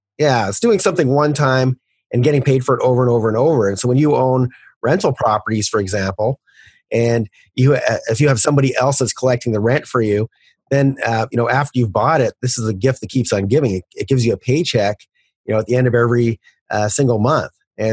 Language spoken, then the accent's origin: English; Canada; And when I started investing in the US as a Canadian